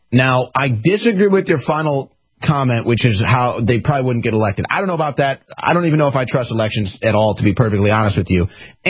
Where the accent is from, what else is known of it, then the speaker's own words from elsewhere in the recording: St. Louis, Missouri, United States; big shout out, to St. Louis, my hometown.